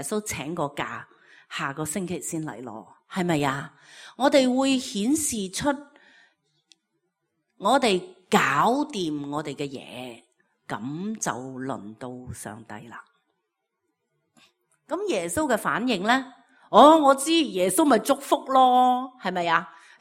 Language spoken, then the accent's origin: Cantonese; Guangdong, China; accent: Teochew; 嬲，我哋潮州话就叫做激闪